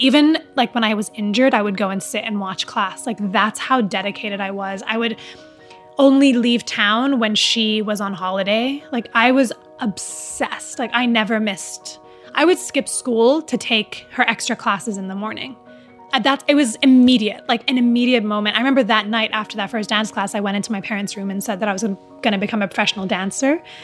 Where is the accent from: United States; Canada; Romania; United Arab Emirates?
United Arab Emirates; Dubai; especially growing up in Dubai